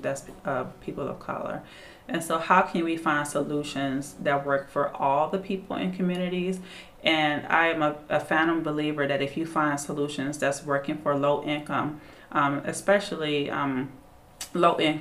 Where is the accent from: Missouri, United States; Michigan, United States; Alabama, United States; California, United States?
Michigan, United States; now in Washington, United States; I live in DC, but I am from Michigan.